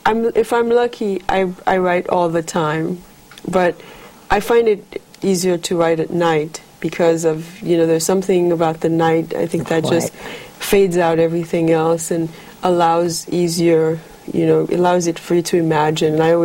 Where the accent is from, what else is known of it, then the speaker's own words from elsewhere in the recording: Haiti; growing up in Haiti